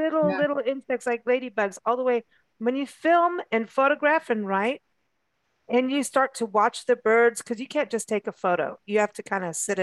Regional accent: Kenya; also born or lived in South Africa; growing up in Kenya and South Africa.

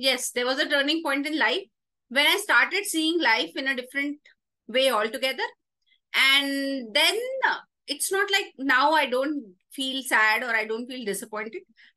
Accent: Indore, Madhya Pradesh, India; also born or lived in Delhi; now in Bangalore, India; Followed by my schooling in Indore, Madhya Pradesh. Till 12th standard, I was in Indore, Madhya Pradesh. Then life had taken its turn towards Bangalore. So it's been last 24 years in Bangalore.

